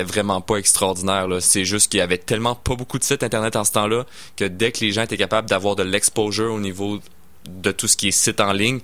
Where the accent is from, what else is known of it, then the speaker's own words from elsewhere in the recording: Sainte-Foy, Quebec, Canada; Je suis né à Sainte-Foy, puis born and raised pour la suite. En fait, j'ai été élevé sur la rive sud.